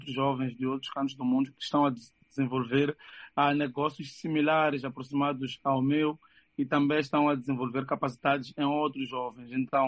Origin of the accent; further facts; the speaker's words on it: Mozambique; nunca perguntam onde é que é Moçambique, eles sempre perguntam de que parte da África tu és